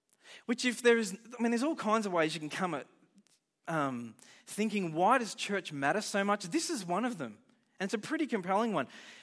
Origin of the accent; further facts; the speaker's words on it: Melbourne, Victoria, Australia; now in Albury, Australia; I come from Melbourne originally, then I've been in Albury-Wodonga area for some time after that.